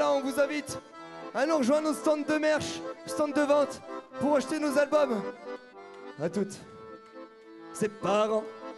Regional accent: Grenoble, Auvergne-Rhône-Alpes, France; On vient de Grenoble et on vous remercie énormément pour la soirée que vous nous avez fait passer.

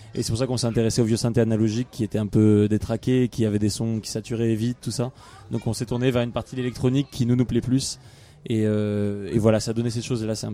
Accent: Toulouse, Occitanie, France; c'est normal que c'est un truc nous on est habitué parce qu'on vient de Toulouse

